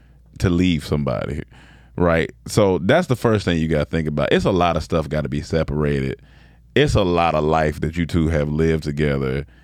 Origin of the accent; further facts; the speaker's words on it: Germany; I'm from Germany.